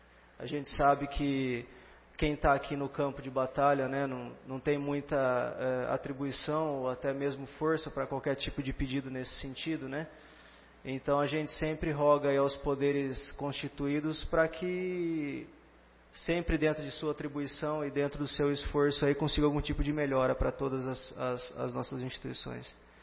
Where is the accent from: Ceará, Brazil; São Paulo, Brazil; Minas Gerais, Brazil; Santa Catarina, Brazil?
São Paulo, Brazil; Garça; Eu, antes de ser policial, eu sou garcense, nasci aqui, cresci aqui, estudei em Marília, mas, enfim, tenho meus pais aqui, minha família aqui.